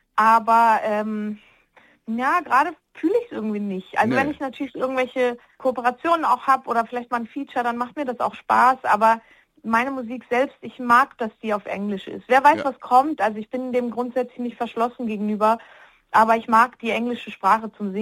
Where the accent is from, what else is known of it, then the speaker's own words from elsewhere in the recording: Switzerland; gerade auch den deutschen Markt als Schweizerin spielen darf und bin da sehr, sehr glücklich darüber